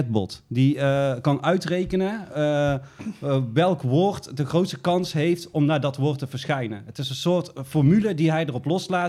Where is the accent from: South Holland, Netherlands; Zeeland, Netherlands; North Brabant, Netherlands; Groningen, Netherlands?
North Brabant, Netherlands; Boxtel; now in Tilburg, Netherlands; Ik kom uit Boksel oorspronkelijk, maar ik woon in Tilburg.